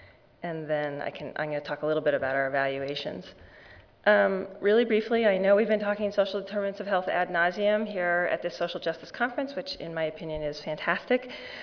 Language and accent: English; Seattle, Washington, United States; I'm from Seattle, Washington